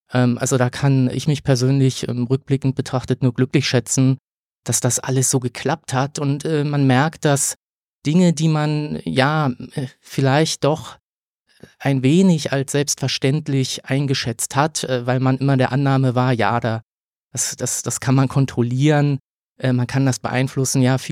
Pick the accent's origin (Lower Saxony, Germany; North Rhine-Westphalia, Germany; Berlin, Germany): Berlin, Germany; Also ich bin in Berlin geboren, habe dann hier Abitur gemacht